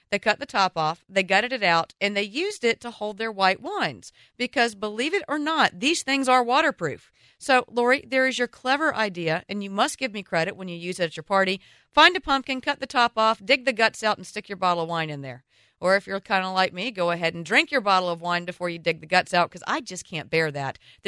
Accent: Atlanta, Georgia, United States; I'm from Atlanta originally.

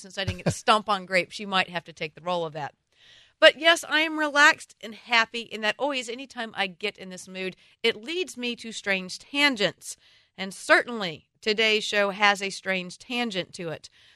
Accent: the South, United States; accent: Southern; for those of you who have learned to understand my Southern accent

